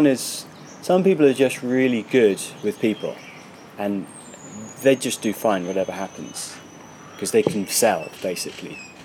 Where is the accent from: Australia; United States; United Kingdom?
United Kingdom; I'm being British, having this sort of self-depreciating thing.